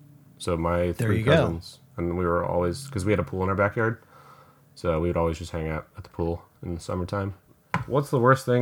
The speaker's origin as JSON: {"language": "English", "region": "Michigan", "country": "United States", "tie": "born or raised there", "said": "I grew up here. Well, not in Lansing, but I grew up in Michigan."}